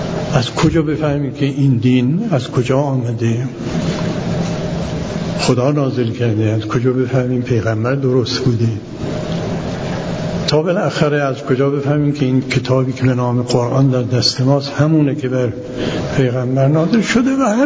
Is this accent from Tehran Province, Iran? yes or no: no; Yazd, Iran; also born or lived in Najaf / Qom; اینایی که میگم تا حالا مربوط به شهر خودمون یزد، بعدش مدتی نجف بودیم و برگشتیم قم